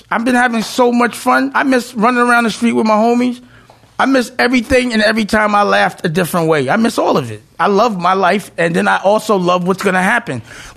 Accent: Harlem, New York, United States; because I'm from Harlem. You know, we arrogant. You know, we don't think nobody better than us.

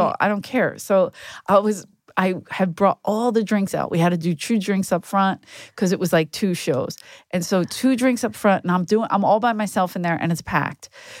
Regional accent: Philadelphia, Pennsylvania, United States; I'm from South Philadelphia.

